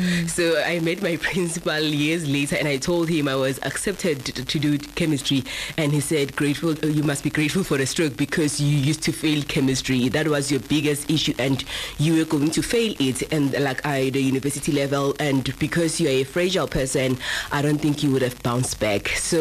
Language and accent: English; Mpumalanga, South Africa; So it feels so good to know that people now, they are familiarizing themselves with us as winners, as people from Mpumalanga.